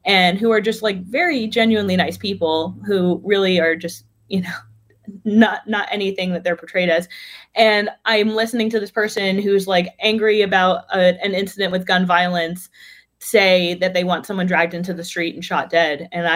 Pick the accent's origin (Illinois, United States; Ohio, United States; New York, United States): New York, United States; New York City; So when you say, like, well, how is it growing up in New York? it was a trial by fire. I grew up really quickly.